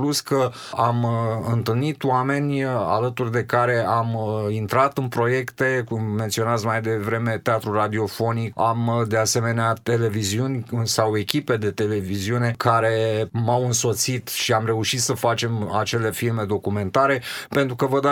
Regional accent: Dobruja, Romania; Sunt un dobrogean îndrăgostit de acest tărâm, îndrăgostit de mare

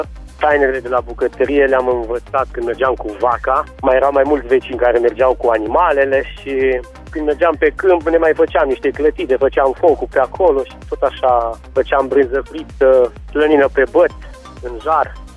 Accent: Rudăria, Caraș-Severin, Romania; also born or lived in Timișoara; M-am născut la Timișoara. Tatăl meu e jumate român, jumate peruan. S-a despărțit de mama când aveam 3 ani și de la 3 ani am plecat la Rudăria. Acolo mi-am făcut copilăria.

